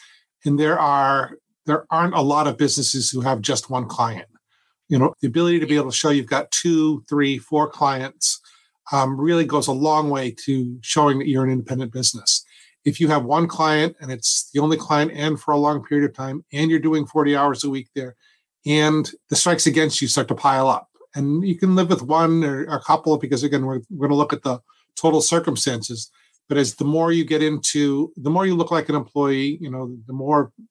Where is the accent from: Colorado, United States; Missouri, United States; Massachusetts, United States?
Massachusetts, United States; Now, I'm from Massachusetts. I grew up here. I live here now.